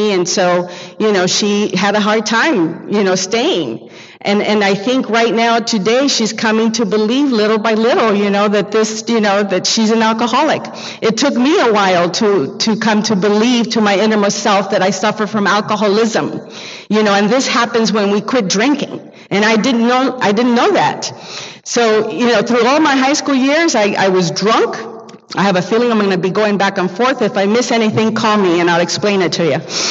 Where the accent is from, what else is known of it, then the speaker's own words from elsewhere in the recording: Nicaragua; now in United States; I was born and raised in Nicaragua